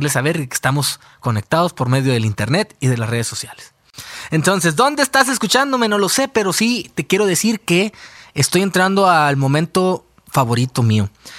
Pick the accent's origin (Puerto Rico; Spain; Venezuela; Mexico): Mexico; Hermosillo, Sonora; que llegaras a ser de mi tierra de Sonora, de Hermosillo, sabes que somos los número uno en la carrilla